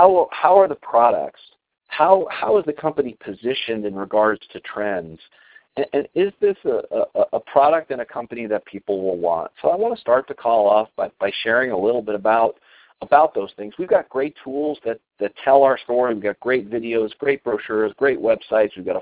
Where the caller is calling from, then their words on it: Colorado, United States; I'm calling in from Colorado this evening.